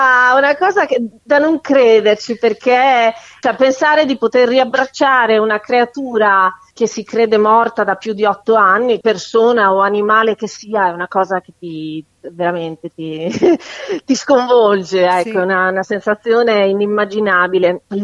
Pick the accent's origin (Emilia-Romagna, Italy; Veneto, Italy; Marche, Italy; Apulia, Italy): Emilia-Romagna, Italy; Faenza; Io sono di Faenza